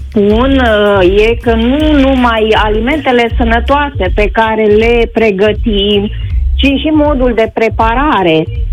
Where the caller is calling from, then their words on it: Alba County, Romania; also born or lived in Italy; din Alba.